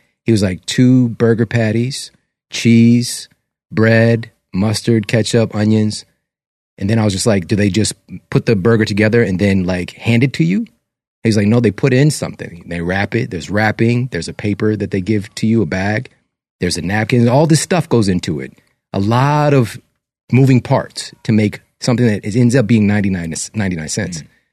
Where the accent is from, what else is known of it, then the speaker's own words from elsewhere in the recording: St. Louis, Missouri, United States; were born and raised in St. Louis? Yeah.